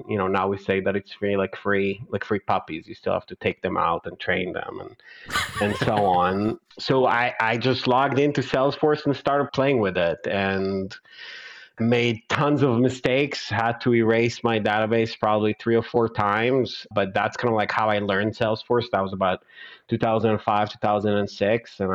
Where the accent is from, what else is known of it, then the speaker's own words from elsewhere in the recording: Israel; I'm originally from Israel